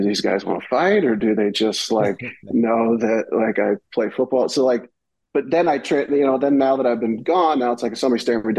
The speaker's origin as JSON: {"language": "English", "town": "Bettendorf", "region": "Iowa", "country": "United States", "said": "Well, yeah, I am from Bettendorf, Iowa"}